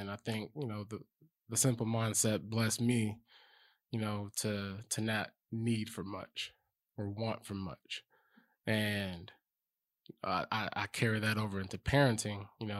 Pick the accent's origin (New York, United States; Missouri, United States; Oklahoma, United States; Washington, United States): Washington, United States; Lacey; also born or lived in Fort Lewis; Lacey, Washington.